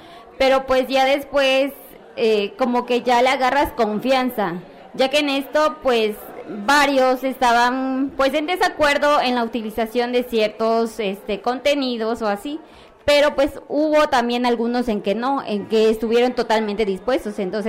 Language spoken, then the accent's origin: Spanish; Santa Cruz Pueblo, Campeche, Mexico; Vengo de la comunidad de Santa Cruz Pueblo, del municipio de Calquiní, del estado de Campeche.